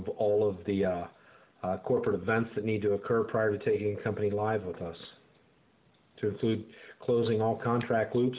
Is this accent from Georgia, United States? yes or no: yes; Atlanta, Georgia, United States; From Atlanta, Georgia.